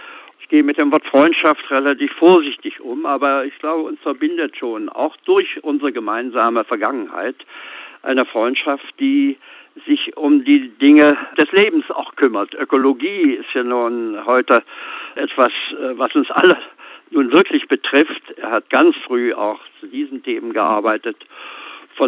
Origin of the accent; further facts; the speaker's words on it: East Germany, Germany; moved away as an adult; Wir kommen beide aus dem Osten, aus der DDR damals.